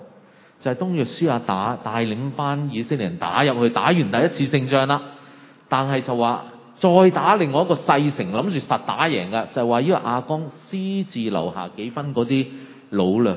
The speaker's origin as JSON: {"language": "Cantonese", "country": "China", "said": "我哋中國人或者我哋一般自由嘅環境長大嘅人，我哋未必有依一個嘅咁強烈嘅心。"}